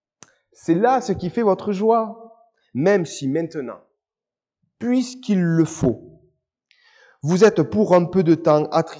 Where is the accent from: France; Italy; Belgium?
France; je suis français, je vis en France